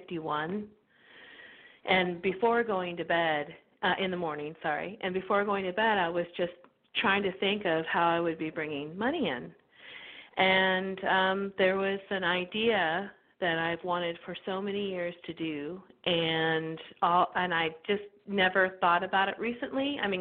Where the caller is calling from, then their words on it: California, United States; But I'm calling from California today.